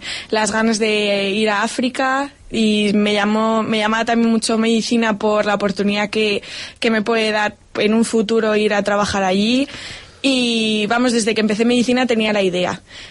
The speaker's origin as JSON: {"language": "Spanish", "town": "Segovia", "region": "Castile and León", "country": "Spain", "said": "tengo 21 años en octubre, y estudio medicina en la Universidad de Salamanca. Pero vamos, soy de Segovia."}